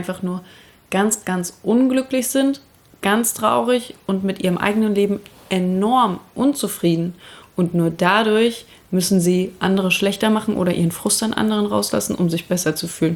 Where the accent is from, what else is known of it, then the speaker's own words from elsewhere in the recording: Dresden, Saxony, Germany; ich bin aus Dresden-Striesen.